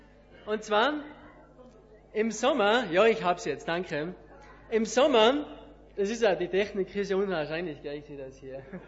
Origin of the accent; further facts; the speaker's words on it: Schladming, Styria, Austria; ich komme aus Österreich, von Schladming, vielleicht Salzburg wisst ihr, und Schladming, das ist für die Skifahrer, die kennen